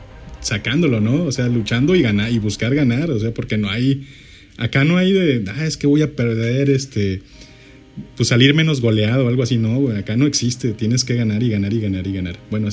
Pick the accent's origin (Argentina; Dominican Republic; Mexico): Mexico; En nosotros como mexicanos.